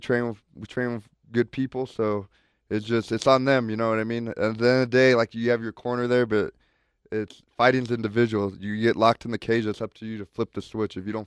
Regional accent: Corona, California, United States; born there; I was born in Corona, California.

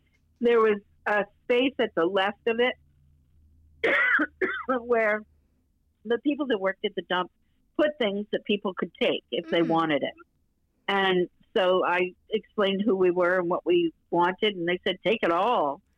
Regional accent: Maine, United States; And I said, I'm a kid from Maine. And I think if you ask any of the Mainers on this crew, they're going to tell you the same thing.

